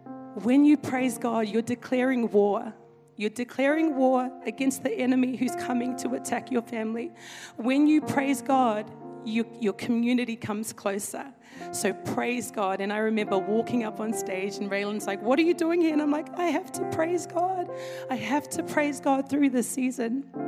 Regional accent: New Zealand; moved away as an adult; When I first came to this church, I'm a Kiwi girl, so I'm from New Zealand. And I moved here because my husband, he got a contract. He was playing for Panthers.

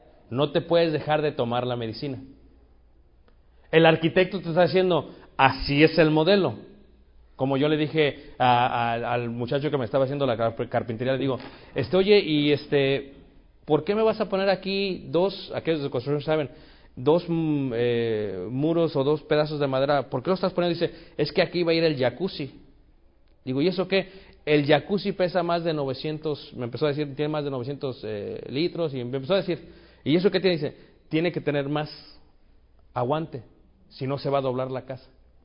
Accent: Mexico; Le digo, yo soy mexicano.

